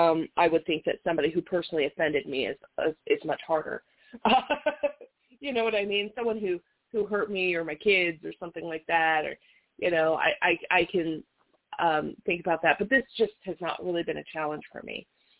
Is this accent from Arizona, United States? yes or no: no; Las Vegas, Nevada, United States; I was born and raised in Las Vegas.